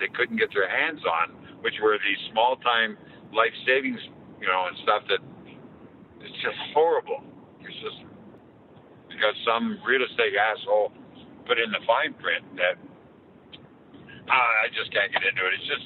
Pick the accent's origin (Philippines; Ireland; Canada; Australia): Canada; now in United States; And I'm a Canadian. I can't help it. I've been under a green card since 1979.